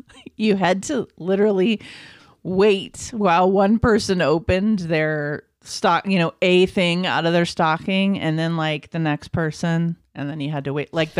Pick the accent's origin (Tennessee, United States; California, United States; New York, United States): California, United States; Los Angeles; growing up in LA, I was exposed to lots of different holiday traditions.